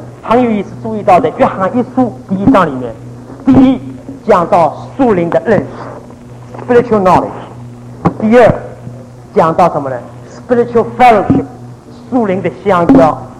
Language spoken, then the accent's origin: Chinese; China; 他的对象是对犹太人，不是对我们中国人